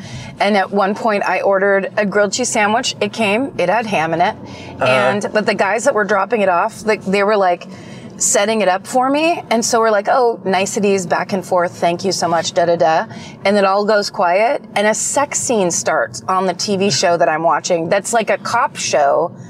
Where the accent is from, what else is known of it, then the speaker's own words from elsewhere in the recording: Spain; from Spain.